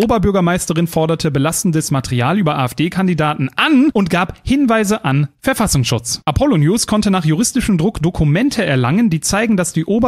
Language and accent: German; Germany; weil ich in einem Monat im Jahr Deutschland, meine Heimat, feier, den Stolz auf mein Land.